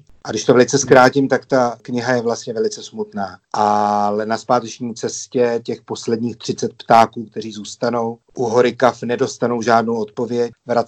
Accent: Sudetenland, Czechia; bych chtěl udělat nějakou knížku pro děti z mého dětství v Sudetech

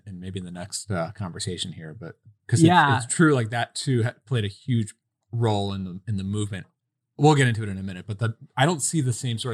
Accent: Long Island, New York, United States; now in Connecticut, United States; I grew up in Long Island, New York, and then even up here in Connecticut.

